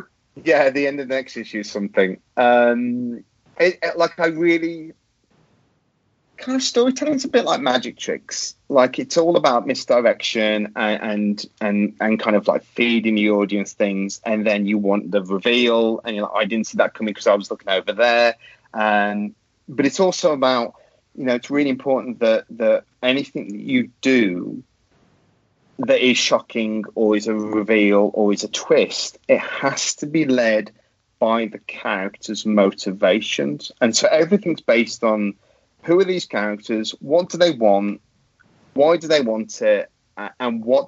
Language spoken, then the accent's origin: English; United Kingdom; as a Brit